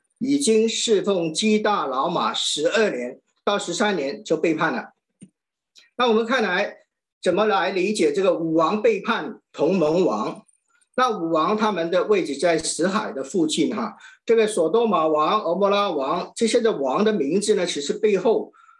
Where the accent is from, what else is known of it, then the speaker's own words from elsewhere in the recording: Hong Kong; 香港翻译呢就是我是来自香港